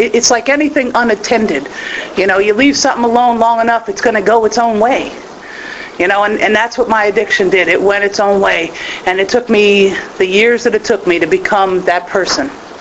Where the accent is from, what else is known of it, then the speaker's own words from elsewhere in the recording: Newport, Rhode Island, United States; I grew up in Newport, Rhode Island.